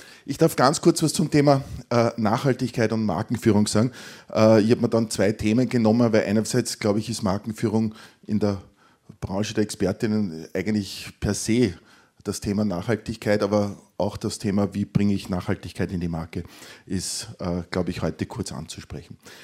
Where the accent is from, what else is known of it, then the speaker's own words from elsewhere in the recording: Linz, Upper Austria, Austria; Ich bin eben auch Linzer.